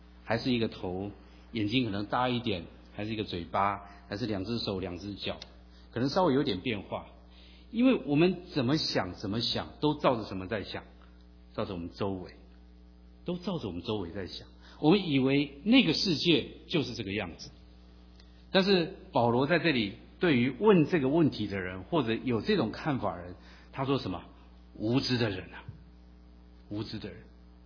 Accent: Taiwan; 在国内最近越来越多，我从小在台湾长大，看到的是可以说不计其数。

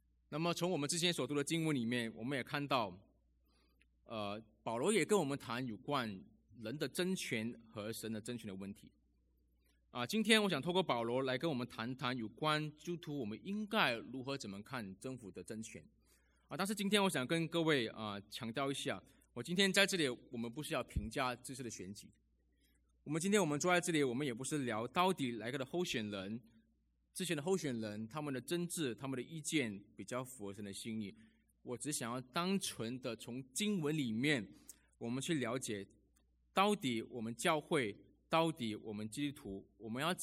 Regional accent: Malaysia; 我出生在马来西亚我自小就是一个在多元文化背景长大的孩子当我出生长大的时候在我的身边里面不但只有华人，有马来人，有印尼人，有菲律宾人，还有土著

